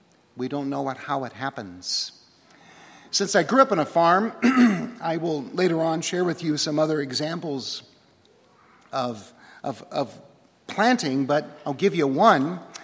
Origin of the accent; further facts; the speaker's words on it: Tarnov, Nebraska, United States; My hometown parish is St. Michael in Tarnoff. It's a little village that's just a little bit smaller than the metropolitan area of Omaha. Population is about 98. It's a wonderful little village. I still have some family living there. I grew up on a farm.